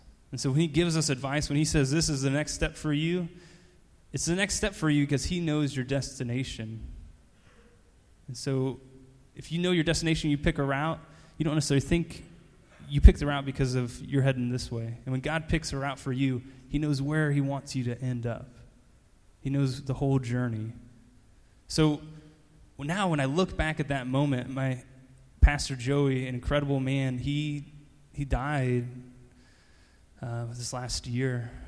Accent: Blue Springs, Missouri, United States; by a pastor in Blue Springs, which is my hometown.

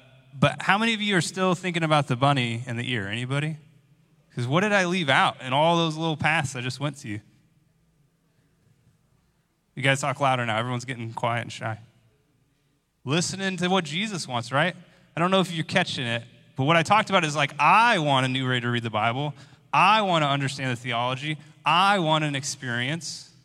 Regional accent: United States; Like, as an American, like, I'm rich, right?

